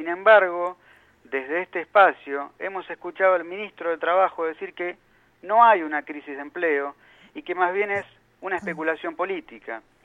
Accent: Argentina; a mí realmente como argentino no me sirve.

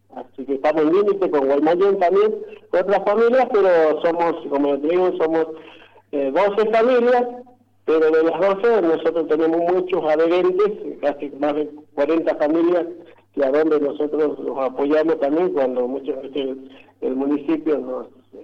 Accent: Jujuy, Argentina; now in Maipú, Argentina; Sí, todos somos jujeños, sí, todos somos jujeños.

